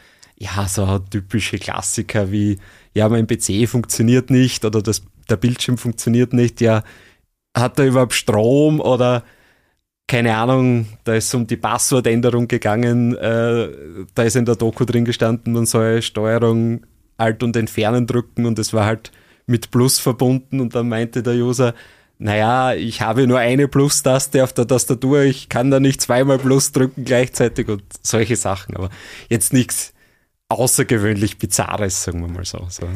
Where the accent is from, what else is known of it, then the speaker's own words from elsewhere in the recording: Styria, Austria; Also ich bin aus der Gegend, bin in der Nähe von Gleisdorf aufgewachsen, bin dort in die Unterstufe gegangen